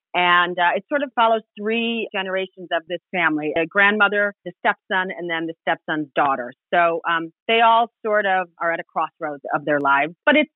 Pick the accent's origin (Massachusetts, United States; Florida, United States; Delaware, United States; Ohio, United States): Ohio, United States; So even though I'm American and was raised here, you know, my mom was a single mom raising us in Ohio and, you know, was very pro-Irish.